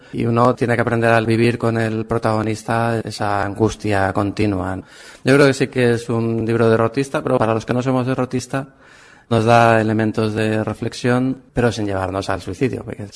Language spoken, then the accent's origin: Spanish; Valencia, Valencian Community, Spain; Soy de Valencia, ciudad capital, entonces cuando fui a vivir a este pueblo me llamaba mucho la atención